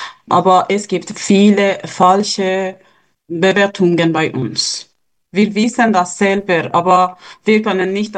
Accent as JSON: {"language": "German", "country": "Iran", "second_language": "German", "said": "Wir als Iraner, die da sind, hatten politische Aktivitäten im Iran und sind wir hier auch exilpolitisch aktiv."}